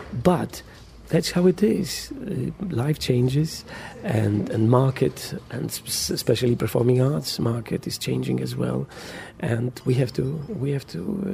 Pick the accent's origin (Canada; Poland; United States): Poland; now in Edinburgh, United Kingdom; I came from Poland 27 years ago.